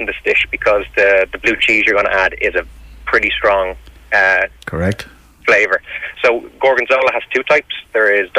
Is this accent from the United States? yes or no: no; Ireland; We're Irish, I mean, we can't have the butter.